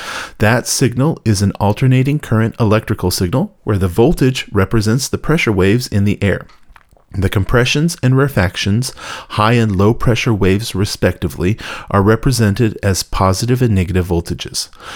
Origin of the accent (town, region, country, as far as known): East Bay, California, United States